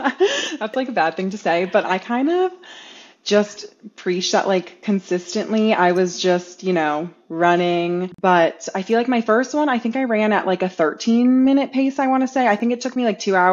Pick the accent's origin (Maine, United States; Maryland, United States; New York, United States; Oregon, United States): Maryland, United States; So it was, I am from Maryland. I ran that race in Maryland in like late October.